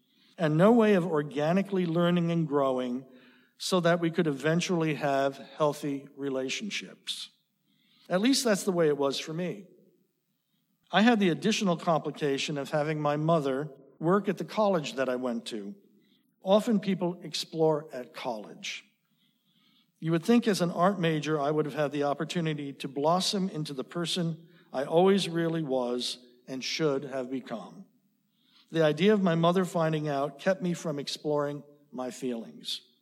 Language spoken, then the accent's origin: English; New Jersey, United States; I grew up in northern New Jersey, 15 miles outside of Manhattan. My hometown was an idyllic town to grow up